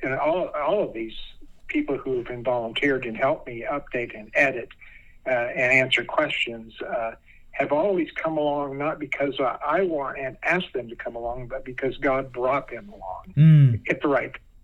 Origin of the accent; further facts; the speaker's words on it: Idaho, United States; also born or lived in Utah; I grew up in Idaho, a small town, and I never did have any religious or moral training.